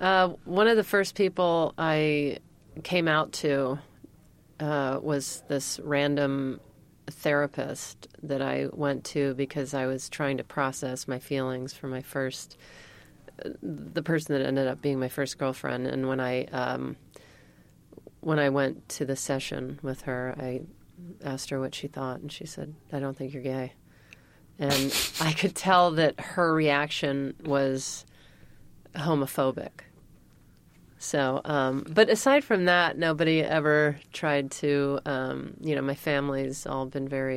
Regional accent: Mississippi, United States; I get into so many conversations with people when I tell them I'm from Mississippi

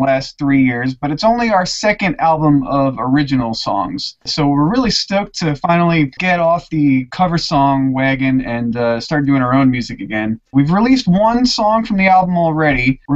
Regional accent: New York, United States; born there; Actually, everyone but me is a native Texan. I was born in New York.

